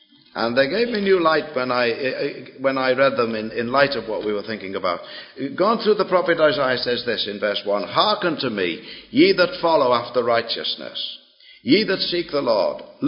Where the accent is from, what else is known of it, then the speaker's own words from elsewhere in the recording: Liverpool, North West England, United Kingdom; accent: Liverpool; my Liverpool accent maybe doesn't come over too clearly to you, Scott. We would say it even broader than that if I was at home.